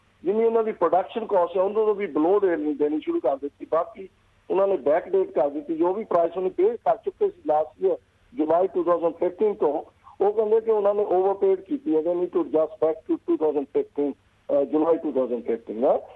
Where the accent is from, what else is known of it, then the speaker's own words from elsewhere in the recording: Hoshiarpur, Punjab, India; ਹਾਂਜੀ ਹਾਂਜੀ, ਮੈਂ ਪੰਜਾਬ ਤੋਂ ਪੰਜਾਬ ਦਾ ਡਿਸਟ੍ਰਿਕਟ ਹੈਗਾ ਹੁਸ਼ਿਆਰਪੁਰ.